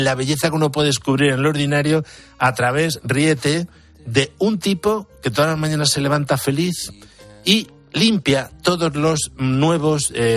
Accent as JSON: {"language": "Spanish", "town": "Madrid", "region": "Community of Madrid", "country": "Spain", "said": "Y yo soy de Malasaña, ¿sabes?"}